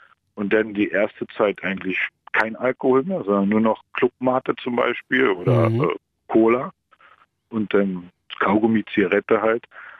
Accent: Saxony-Anhalt, Germany; Nördlichen Sachsen-Anhalt.

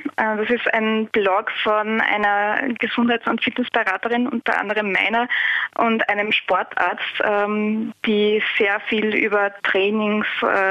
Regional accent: Austria; wie man es bei uns in Österreich sagt

